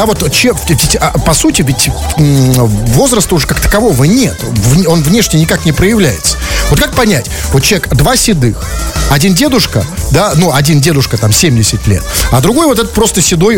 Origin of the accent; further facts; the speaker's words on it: Saint Petersburg, Russia; мы, петербуржцы, вот мы, коренные ленинградцы, тоже с вами к ним относимся. Вот мы живем на болоте, да, мы живем в ужасающем климате